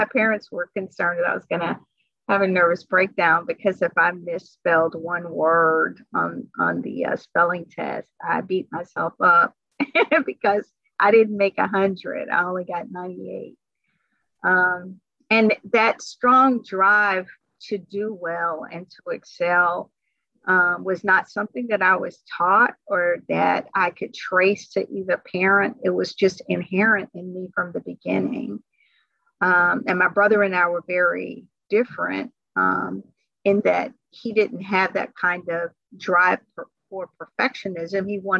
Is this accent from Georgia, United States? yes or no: yes; Atlanta, Georgia, United States; And so I didn't attend elementary school with kids that grew up from my environment because I grew up in Atlanta.